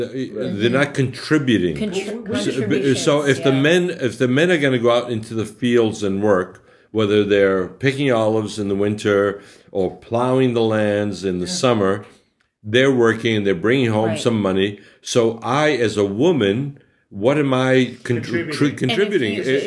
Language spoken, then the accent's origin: English; Boston, Massachusetts, United States; when I was a kid growing up in Boston, right, in Dorchester in Boston